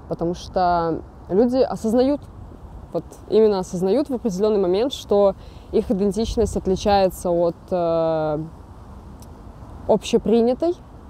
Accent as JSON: {"language": "Russian", "country": "Belarus", "said": "я небинарный трансмаскулинный человек, я из Беларуси."}